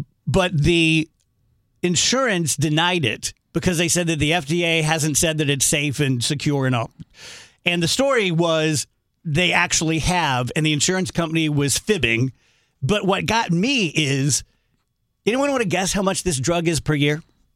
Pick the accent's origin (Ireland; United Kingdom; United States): United Kingdom; Scotland; You guys know me well. I'm Scottish. I'm a crier.